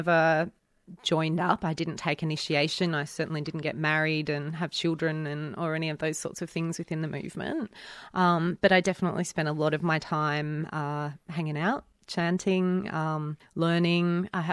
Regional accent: Auburn, New South Wales, Australia; I grew up in Auburn, which is a interesting little part of Western Sydney

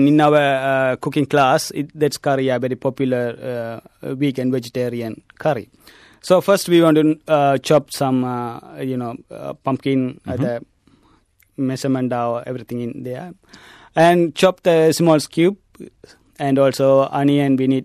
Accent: Eastern Province, Sri Lanka; moved away; East Sri Lanka.

